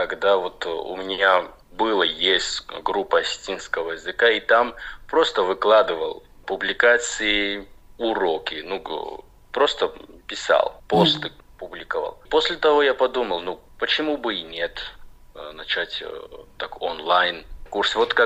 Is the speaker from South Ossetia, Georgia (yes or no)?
yes; Vilda, South Ossetia, Georgia; moved away as an adult; also born or lived in Tskhinvali; После моего рождения мы проживали в село Вилда.